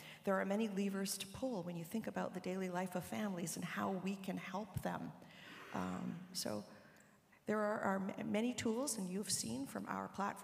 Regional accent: Toronto, Ontario, Canada; And then when my mom remarried, we moved to Etobicoke, and it was lovely. And I had I grew up in Markland Woods and went to school there and went off to university.

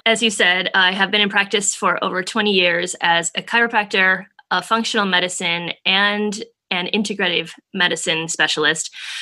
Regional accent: Wisconsin, United States; I was the first Olympic level rhythmic gymnast in the state where I grew up in Wisconsin.

